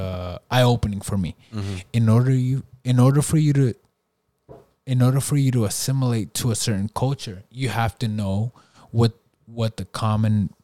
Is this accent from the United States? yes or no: yes; California, United States; And as a Hispanic, as a Latin American, growing up in the West Coast, California, that does a lot of things to you, right?